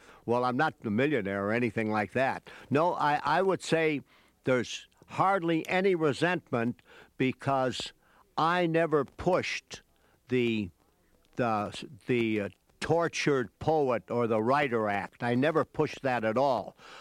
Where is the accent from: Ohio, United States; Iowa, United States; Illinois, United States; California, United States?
Illinois, United States; Chicago; That I come from Chicago, that I'm an alcoholic, and that I'm a writer.